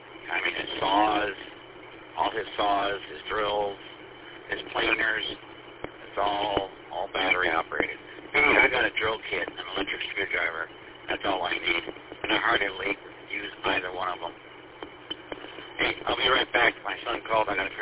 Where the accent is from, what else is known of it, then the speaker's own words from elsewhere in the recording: Clinton Township, Michigan, United States; also born or lived in California; I was born and raised at 16 in Gratiot, which used to be Mount Clemens before it was Clinton Township, chartered fully into Clinton Township.